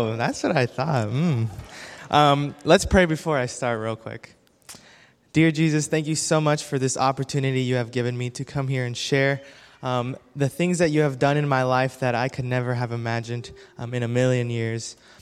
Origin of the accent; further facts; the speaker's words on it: Texas, United States; born there; I grew up, well, everywhere, basically. I was born in Texas, but my dad was a pastor and an evangelist.